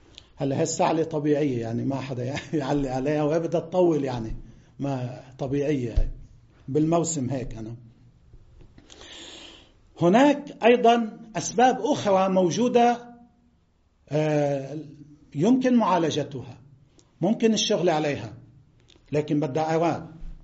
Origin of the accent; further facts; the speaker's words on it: Lebanon; عندنا في لبنان